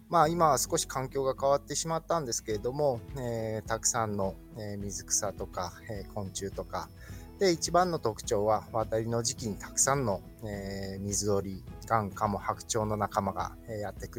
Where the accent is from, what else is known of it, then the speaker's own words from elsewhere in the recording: Pakistan; also born or lived in Nairobi, Kenya; 海外で、小学校はパキスタンという国で育ちました。